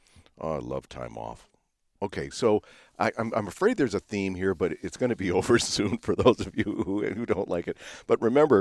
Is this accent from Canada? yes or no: yes; Edmonton, Alberta, Canada; living in Edmonton, Alberta, growing up in Edmonton, Alberta, a Christmas tree was not an uncommon sight.